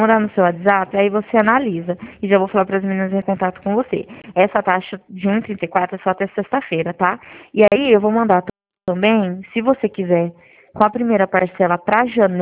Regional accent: Dracena, São Paulo, Brazil; also born or lived in Tupã; o meu celular é 018, porque eu sou de Dracena

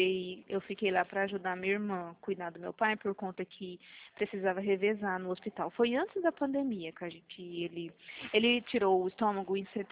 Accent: Fátima do Sul, Mato Grosso do Sul, Brazil; born there; now in Dourados, Brazil; Na verdade, eu nasci em Fátima do Sul, Mato Grosso do Sul.

